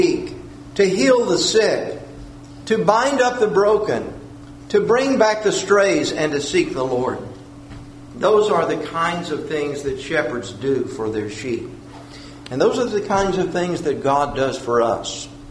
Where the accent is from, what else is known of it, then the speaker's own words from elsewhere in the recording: California, United States; Growing up in California, sometimes we would see the shepherds taking care of the sheep, usually the Basque shepherds.